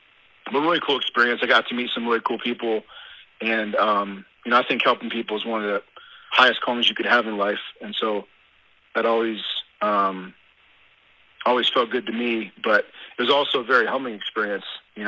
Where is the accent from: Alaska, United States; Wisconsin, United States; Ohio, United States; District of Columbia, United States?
Ohio, United States; also born or lived in Dallas; now in Colorado, United States; So I'm originally from Ohio. I was actually born in Dallas, Texas.